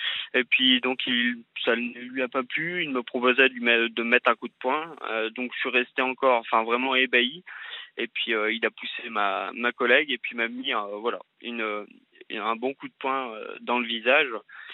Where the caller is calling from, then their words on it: Brittany, France; j'ai 29 ans. Là, je vous appelle de la Laponie suédoise, mais je suis du Finistère, en Bretagne.